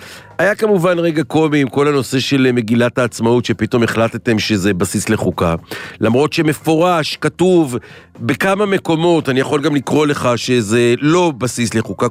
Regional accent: Jerusalem, Jerusalem District, Israel; לא, אני טיפוס ירושלמי, אני לא בני ברקי, אני ירושלמי.

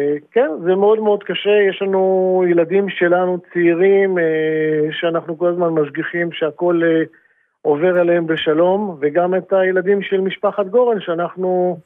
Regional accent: Holon, Tel Aviv District, Israel; אני יליד חולון

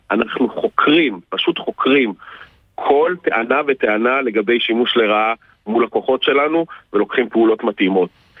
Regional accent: Haifa, Haifa District, Israel; אני מחיפה.

